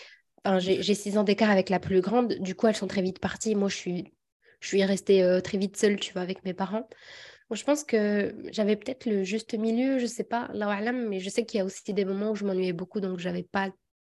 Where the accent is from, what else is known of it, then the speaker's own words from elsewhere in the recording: Ouarzazate, Drâa-Tafilalet, Morocco; Alors, moi, je suis de Ouarzazate, je suis un peu plus loin, mais on a une maison à Ouarzazate